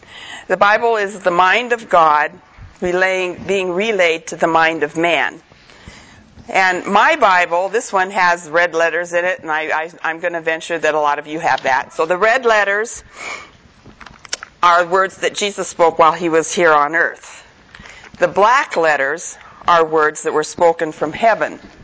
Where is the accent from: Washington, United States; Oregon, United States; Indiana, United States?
Oregon, United States; It was really interesting listening to Helen talk, because she was raised in Michigan and I was raised in Oregon, but our lives weren't that different.